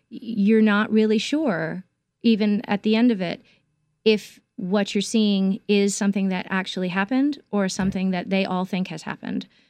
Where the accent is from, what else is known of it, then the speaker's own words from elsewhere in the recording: New Jersey, United States; also born or lived in Manhattan; I was born in Manhattan, and I grew up across the George Washington Bridge in New Jersey.